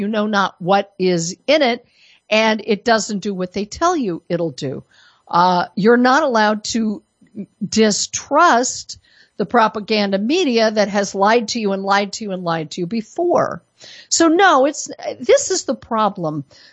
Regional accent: Colorado, United States; this is out of my home state. I don't live there anymore. It's become too communist, but Colorado.

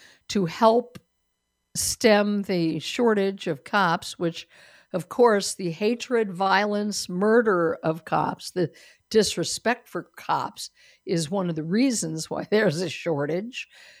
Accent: Denver, Colorado, United States; in Colorado, my home state originally, I was born and raised in Denver, but I've lived in many other places, and I live somewhere else now

